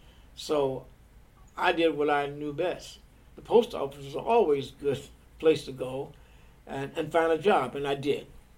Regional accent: Kentucky, United States; there was some tolerance, some racial tolerance in my hometown, but it was still Kentucky.

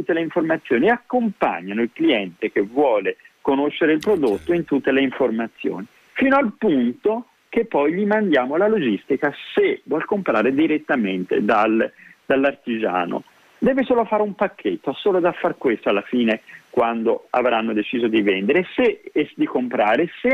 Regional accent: Tuscany, Italy; perché è tipico di come noi siamo toscani

